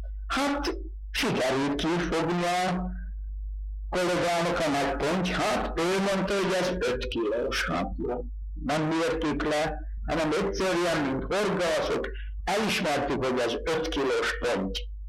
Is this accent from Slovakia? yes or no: yes; Galanta, Trnava Region, Slovakia; 1925. március 3-án születtem, Paksonparban. … Galantai lakos, mert ma a születésem után 2 év múlva majd Galantán lakunk.